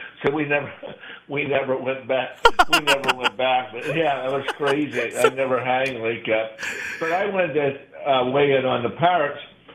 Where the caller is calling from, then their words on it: Altoona, Pennsylvania, United States; from Altoona.